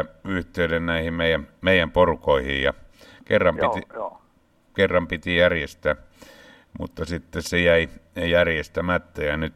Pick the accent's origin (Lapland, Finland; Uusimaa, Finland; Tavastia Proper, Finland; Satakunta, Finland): Satakunta, Finland; Luvia; also born or lived in Pori; mä olen Porista oikeastaan syntynyt, mutta onneksi vietiin siellä sitten vuoden vanhana Luvialle